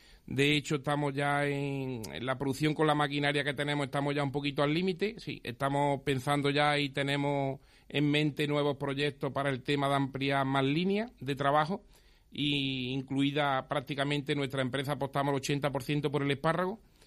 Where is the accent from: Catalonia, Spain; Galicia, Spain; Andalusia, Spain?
Andalusia, Spain; Antequera; Vengo de la comarca de Antequera, sí. Me adoptaron muy bien en Sierra de Yeguas y su comarca también.